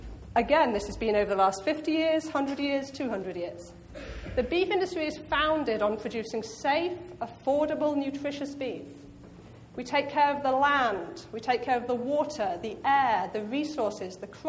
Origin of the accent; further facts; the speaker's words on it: Oxford, South East England, United Kingdom; now in Bozeman, United States; But I'm not from Arkansas. I am from Oxford, England. I've been over here for 6 years, 3 years at Cornell, three years at Washington State, and I just made the move to Bozeman